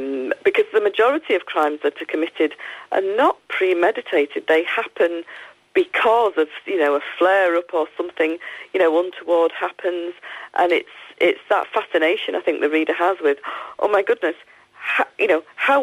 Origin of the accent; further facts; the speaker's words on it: Salford, North West England, United Kingdom; Well, I was born in Salford and grew up there. My family members are still there.